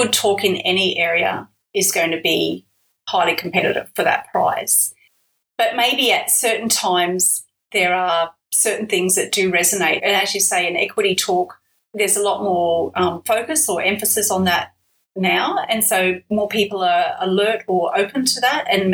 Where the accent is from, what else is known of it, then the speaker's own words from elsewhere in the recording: Queensland, Australia; So I grew up in North Queensland and I loved mathematics at school